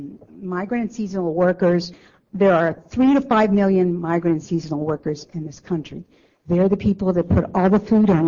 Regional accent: California, United States; now in Washington, United States; As I mentioned earlier, I was raised in California. I'm a migrant child, and I work with migrant families. I work here in Washington, D.C.

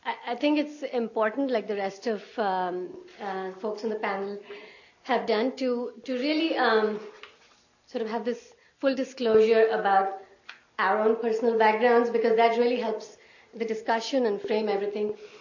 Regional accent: India; Because I grew up as mainstream in India.

